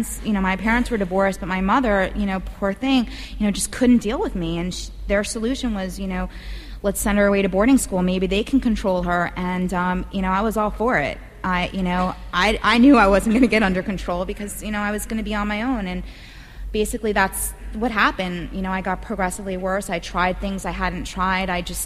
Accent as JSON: {"language": "English", "region": "New York", "country": "United States", "tie": "born or raised there", "said": "I grew up in New York. I was around a lot of drinking when I was very young"}